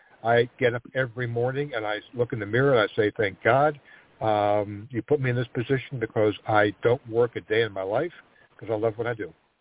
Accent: Baltimore, Maryland, United States; Well, actually, I was born in Baltimore.

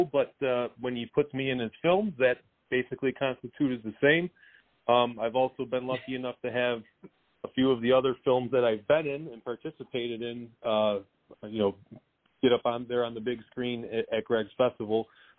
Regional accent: New York, United States; where are you from? Western New York.

